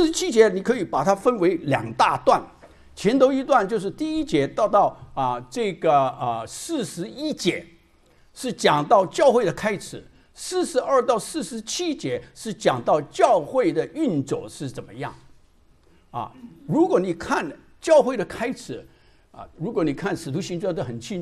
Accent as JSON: {"language": "Chinese", "country": "China", "said": "还有我们中国人有一句话四海之内都是皆兄弟"}